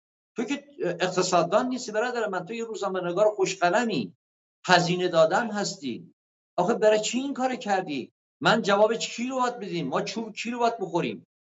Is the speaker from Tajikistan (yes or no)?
no; Khuzestan, Iran; ما لور خوزستانی هستیم